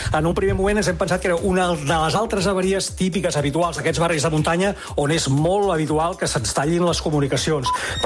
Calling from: Barcelona, Catalonia, Spain; som al barri del Rectoret, a Barcelona. Això és a Collserola, és a la cara nord dels túnels de Vallvidrera, entre les estacions del ferrocarrils del Baixador de Vallvidrera i de les Planes.

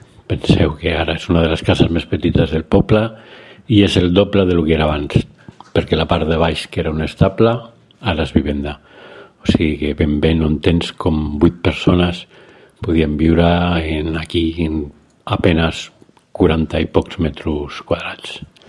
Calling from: El Port de la Selva, Catalonia, Spain; de la Vall de Santa Creu, al Port de la Selva.

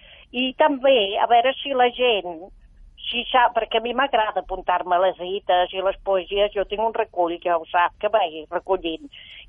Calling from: Sant Cugat del Vallès, Catalonia, Spain; de Sant Cugat.

